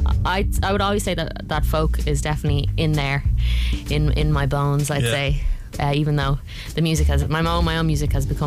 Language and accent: English; Dublin, Leinster, Ireland; I'm from Dublin.